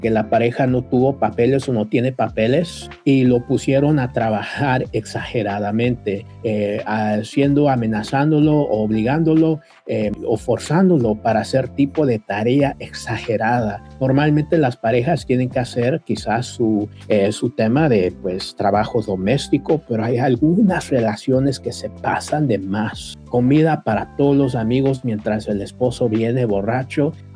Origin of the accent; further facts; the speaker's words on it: Mexico; yo soy mexicano